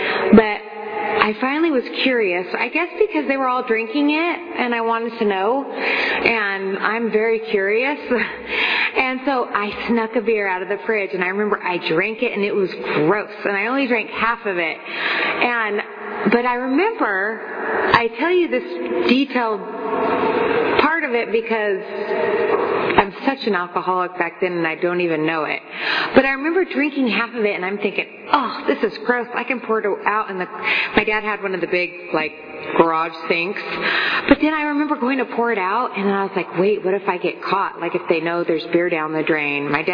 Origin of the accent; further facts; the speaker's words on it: Lemoore, California, United States; I grew up in Lemoore. … born and raised in Lemoore like my father. And I was born in the mid-70s